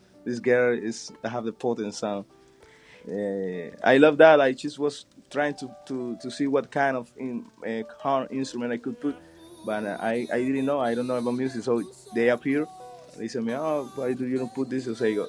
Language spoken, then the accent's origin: English; Pinar del Río, Cuba; So, but we say that in Pinar del Río, my hometown.